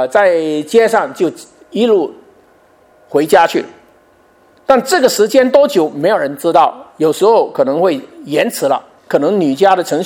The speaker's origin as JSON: {"language": "Chinese", "country": "China", "said": "我们中国人也有这种习俗的，但现在在外国我们就没有这个了。"}